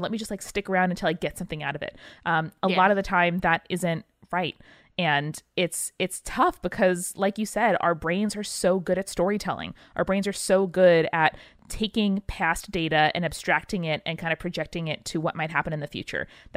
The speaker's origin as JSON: {"language": "English", "region": "Northeast", "country": "United States", "tie": "born or raised there", "said": "We grew up in the Northeast. We get nor'easters. We get hurricanes."}